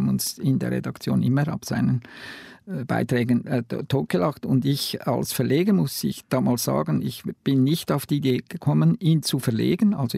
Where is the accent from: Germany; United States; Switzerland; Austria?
Switzerland; Zurich; Also wir als Zürcher hatten ja diese Jugendbewegung Zürich brennt Anfangs 80er Jahre